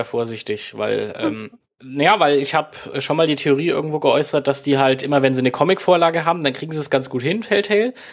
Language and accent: German; Bavaria, Germany; Und bei mir als Kind in Franken gibt es da den Nachtgiecher.